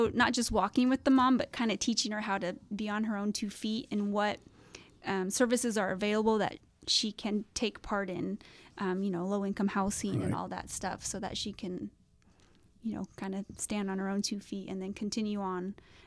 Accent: Vacaville, California, United States; So I'm from Vacaville

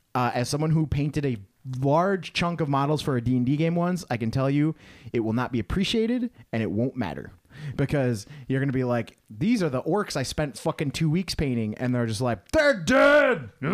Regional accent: Buenos Aires, Argentina; I'm from Buenos Aires and I say kill them all.

